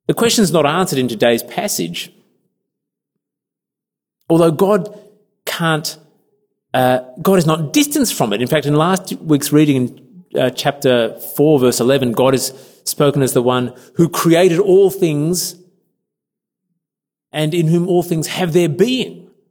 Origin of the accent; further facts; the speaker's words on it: Uganda; born there; I was born in Uganda. Ugandans have big families. Most of my relatives are in Uganda.